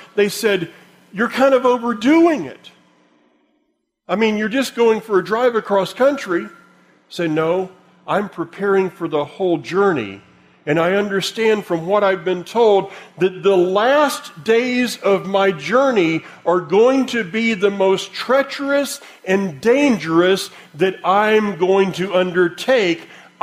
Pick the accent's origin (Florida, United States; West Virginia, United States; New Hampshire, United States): Florida, United States; I'm from Florida. Don't they know that? The first time I'd ever seen snow was in Alabama in a freak snowstorm. I grew up surfing.